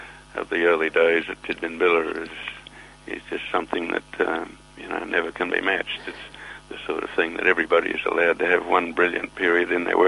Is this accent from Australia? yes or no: yes; Brisbane, Queensland, Australia; I changed departments to get a transfer back to Brisbane, my hometown.